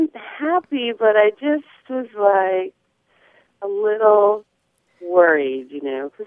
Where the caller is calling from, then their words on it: Eureka, California, United States; I'm calling from Eureka in the real Northern California.